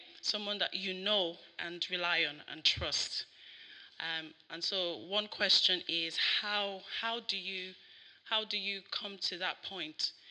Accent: Nigeria; now in Sheffield, United Kingdom; I've lived in Sheffield for about 10 and a half years now, and I grew up in Nigeria, but, you know, I've lived in the UK for a very long time now

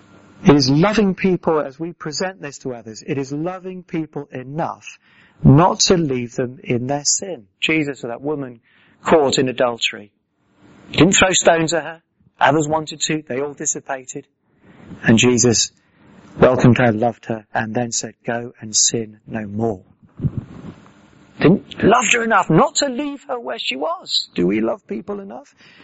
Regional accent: United Kingdom; Just because we're British?

